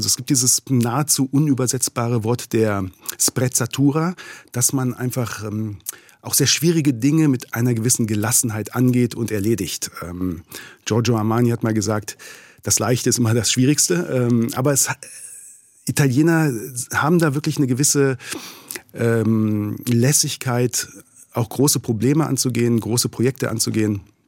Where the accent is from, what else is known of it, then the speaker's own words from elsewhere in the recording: Braunschweig, Lower Saxony, Germany; Ich komme aus Braunschweig, ja. Niedersächsische Tiefebene, auch schöner, als man vielleicht denkt.